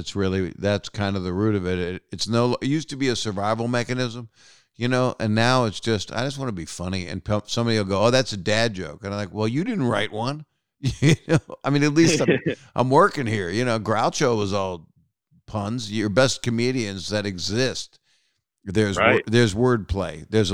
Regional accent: Philadelphia, Pennsylvania, United States; I'm from Philly originally, so I've driven the state a bunch of times.

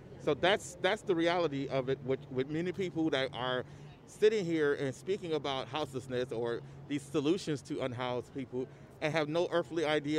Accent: Chicago, Illinois, United States; Oh, yeah, I'm from Chicago.

